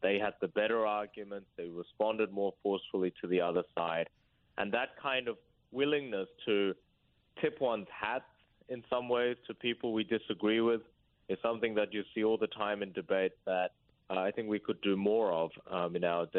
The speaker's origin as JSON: {"language": "English", "country": "South Korea", "second_language": "English", "moved": "yes", "lives_now": "Australia", "said": "it started because I moved, and I didn't speak English when I arrived in Australia from Korea."}